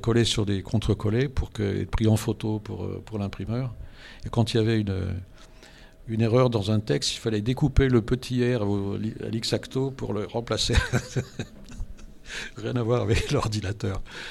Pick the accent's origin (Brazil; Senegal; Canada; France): France; Corbeil-Essonnes, Île-de-France; born there; Mais historiquement, moi, je suis né à Corbeil-Essonnes.